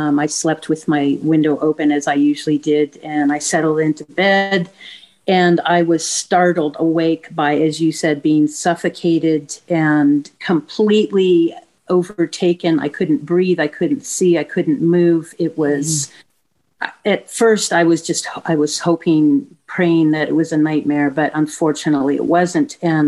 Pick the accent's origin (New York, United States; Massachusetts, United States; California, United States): California, United States; San Diego; Yes, actually, I was originally from San Diego and had moved up to Santa Barbara in January of that year.